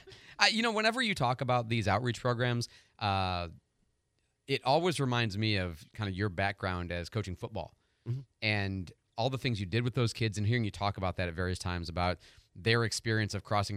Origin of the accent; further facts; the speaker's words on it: Illinois, United States; I grew up in Illinois. So Illinois is a front plate state.